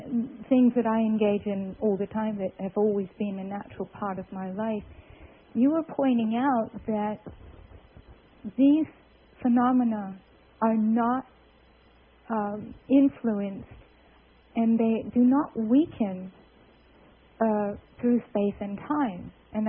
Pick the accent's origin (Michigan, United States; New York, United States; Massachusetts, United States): Massachusetts, United States; That's because in America, I'm from Massachusetts.